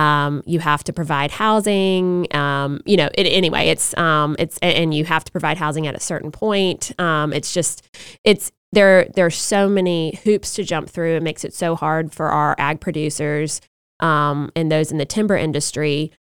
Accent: Alabama, United States; And so I'm from Monroe County. We used to have Vanity Fair, a booming textile industry throughout Southwest Alabama, and NAFTA killed that.

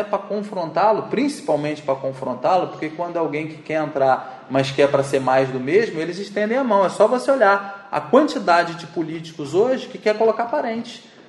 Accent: Macaé, Rio de Janeiro, Brazil; Não sou de Macaé, não. Cheguei em Macaé com um ano e ia fazer dois.

